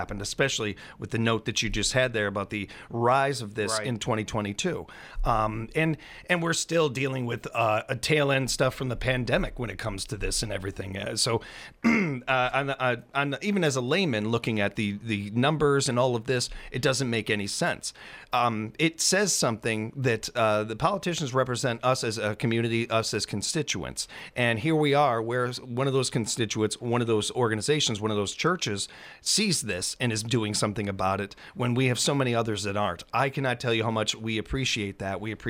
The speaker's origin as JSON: {"language": "English", "region": "Illinois", "country": "United States", "tie": "born or raised there", "said": "I grew up in Northern Illinois, and I know exactly what you're talking about."}